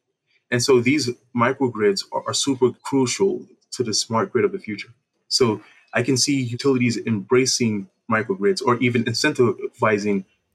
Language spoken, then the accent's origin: English; New York City, New York, United States; I come from New York City